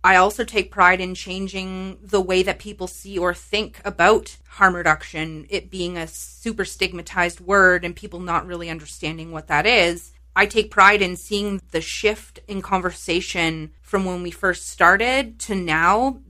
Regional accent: St. Thomas, Ontario, Canada; then came back to St. Thomas, which is my hometown, and knew that I had friends and family on the streets.

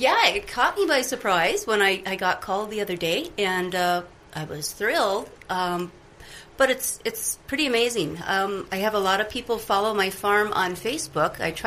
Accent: Innisfil, Ontario, Canada; I'm from Innisfil, near Thornton, and I am a newer to farming, middle-aged farming woman.

